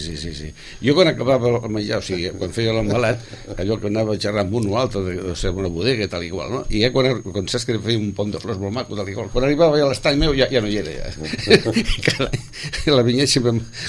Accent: Sitges, Catalonia, Spain; born there; jo vaig néixer a Terramar i jo el terreno aquell el conec molt.

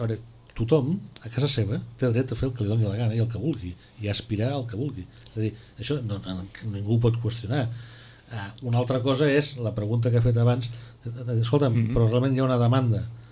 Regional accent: Tortosa, Catalonia, Spain; born there; vinc a Sant Pere de Ribes, vaig néixer a Tortosa fa 47 anys

